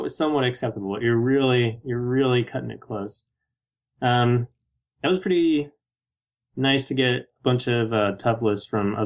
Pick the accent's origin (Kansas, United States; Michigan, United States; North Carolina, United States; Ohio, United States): Ohio, United States; when I still lived in Ohio and saying, yeah, I'm from Ohio. And they're like, oh, did you grow up on a farm or something?